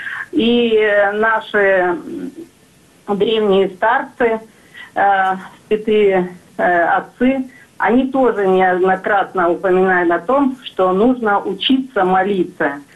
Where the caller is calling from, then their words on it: Kaluga Oblast, Russia; я звоню из Калужской области